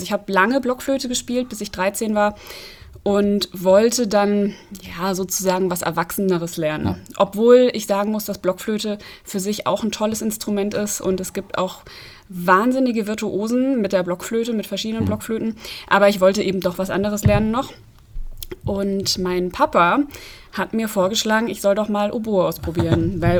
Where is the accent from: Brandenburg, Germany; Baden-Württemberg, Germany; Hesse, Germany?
Hesse, Germany; Petersberg; also born or lived in Fulda; Ich bin Oboistin, bin in Fulda geboren, in Petersberg aufgewachsen und habe auch immer noch ganz viele Verbindungen hier nach Fulda, weil ich hier auch musikalisch viel zu tun habe. Werd auch tatsächlich wieder zurück nach Petersberg ziehen im nächsten Frühjahr